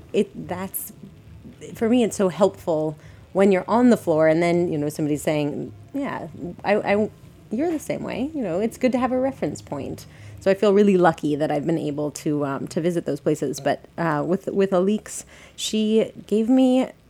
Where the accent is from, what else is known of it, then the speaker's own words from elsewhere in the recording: Colorado, United States; so I'm from Colorado, and I was going home anyway.